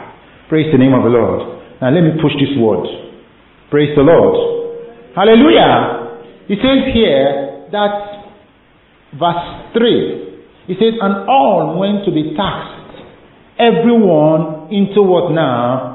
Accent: Nigeria; we come from Nigeria, a lot of us here, and God has invested so much in that country.

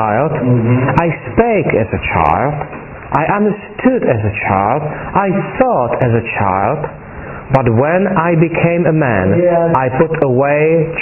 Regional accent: Czechia; English is a second language; I'm from the Czech Republic.

